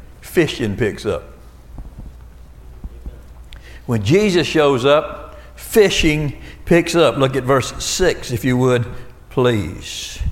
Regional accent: Florida, United States; I'm a first generation Christian, born and raised in Florida.

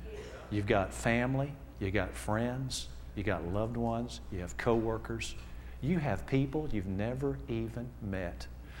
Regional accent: Arkansas, United States; And I'm from Arkansas. Praise the Lord. Hallelujah.

